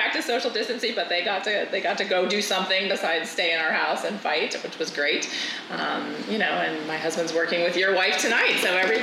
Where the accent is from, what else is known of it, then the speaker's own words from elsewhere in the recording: Vermont, United States; I grew up in Vermont. It's a state with more cows than people, and very rural, but very agricultural.